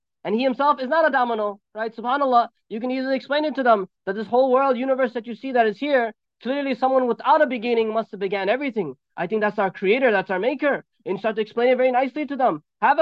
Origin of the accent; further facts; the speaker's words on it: New York, United States; I'm from New York, but because I spent so much time in Massachusetts now, everyone thinks I'm from Massachusetts.